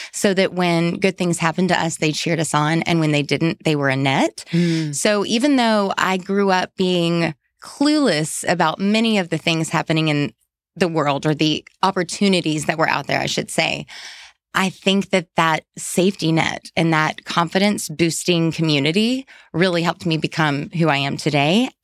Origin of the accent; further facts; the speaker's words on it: the South, United States; I am from the South, after all, and even though I haven't lived in the South in a lot of years, I still bring color everywhere I go